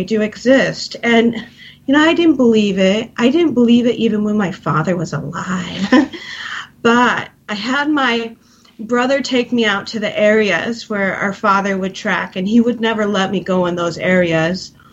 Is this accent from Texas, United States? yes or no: no; Kirkland, Washington, United States; I grew up in Kirkland.